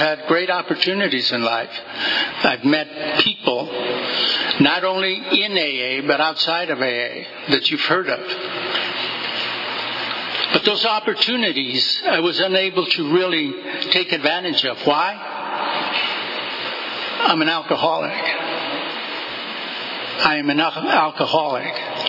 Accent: California, United States; I am from Tulare County. I was born at Tagus Ranch. My father was a farm laborer.

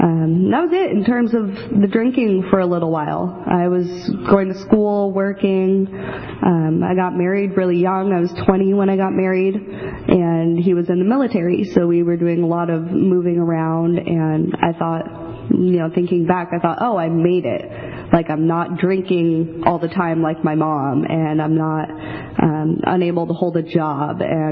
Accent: Seattle, Washington, United States; now in Valley, United States; I grew up in Seattle, Washington. I was born and raised there. And I moved to the Valley in March 2016.

